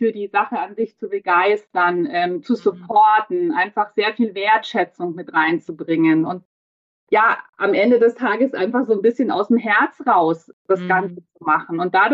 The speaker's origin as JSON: {"language": "German", "town": "Munich", "region": "Bavaria", "country": "Germany", "tie": "born or raised there", "said": "ich bin gebürtige Münchnerin, ein Münchner Kindl und liebe diese Stadt sehr, bin hier aufgewachsen"}